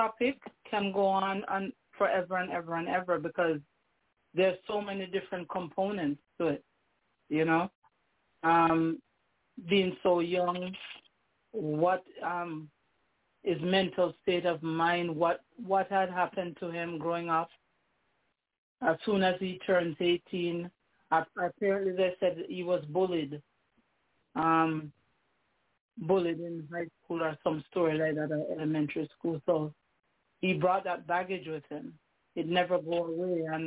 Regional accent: Jamaica; Growing up in Jamaica, what we used to do, we play with mud

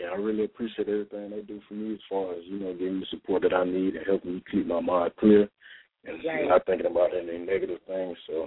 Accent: Jacksonville, Florida, United States; you know, I'm from Jacksonville, Florida, and that's where I spent most of my life at.

